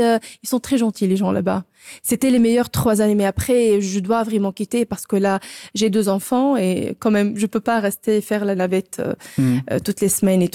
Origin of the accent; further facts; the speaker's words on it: Tunis, Tunis Governorate, Tunisia; Alors, je suis tunisienne, je suis grandi à Tunis.